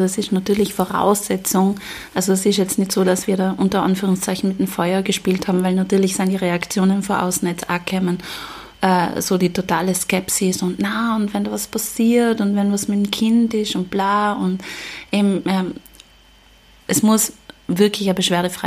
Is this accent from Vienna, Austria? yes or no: no; Tyrol, Austria; also wir sind ja in Tirol aufgewachsen